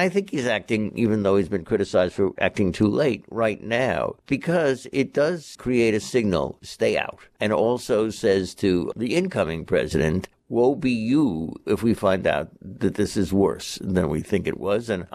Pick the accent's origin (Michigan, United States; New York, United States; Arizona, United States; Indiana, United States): New York, United States; But, you know, I grew up in New York. I never went, not once.